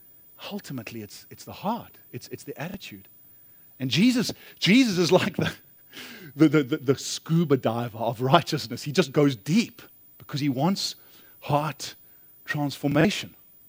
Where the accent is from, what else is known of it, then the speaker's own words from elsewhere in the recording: South Africa; I came from South Africa where KFC's banner was finger licking good.